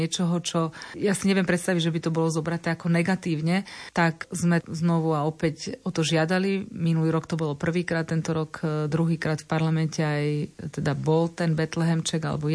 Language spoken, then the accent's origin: Slovak; Bratislava, Bratislava Region, Slovakia; som vyrastala v Bratislave v rodine, ktorá si udržala vieru a chránila si ju aj pred tým silným tlakom komunistického režimu.